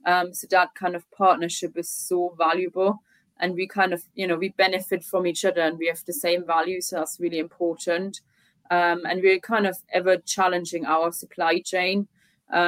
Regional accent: Germany; moved away as an adult; also born or lived in Austria; now in United Kingdom; I grew up in Germany

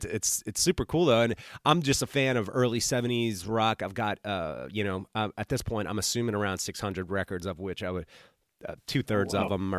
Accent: the South, United States; coming living and growing up in the South … was one of those bands that I heard.

